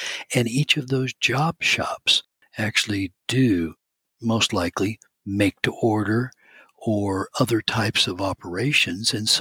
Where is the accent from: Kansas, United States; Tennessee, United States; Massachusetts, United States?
Kansas, United States; but I'm from Kansas, which is the center part of the U.S.